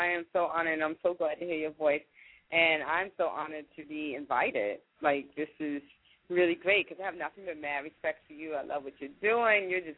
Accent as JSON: {"language": "English", "town": "Washington", "region": "Georgia", "country": "United States", "tie": "born or raised there", "also_born_or_lived": "Atlanta, Georgia", "said": "Well, I'm a Southern girl at heart. I was born in Washington, Georgia, a little town not too far from, I want to say Augusta, Georgia."}